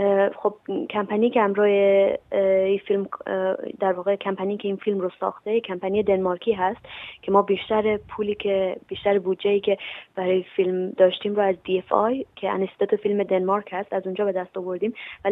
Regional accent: Afghanistan; منی که از افغانستان اومدم که یک سینما تو اون کشور نیست

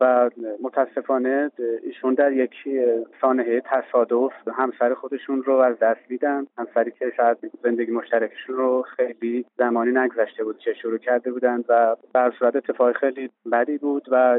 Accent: Isfahan, Iran; اصفهان که شهر خودم هست

